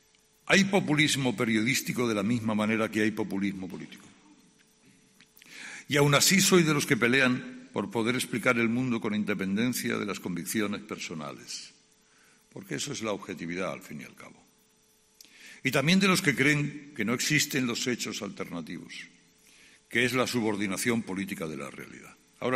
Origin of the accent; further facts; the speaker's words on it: Spain; Yo estoy lejos de ser el español sin ganas que describió Luis Cernuda. Soy un español sereno que tiene confianza ciega en las nuevas generaciones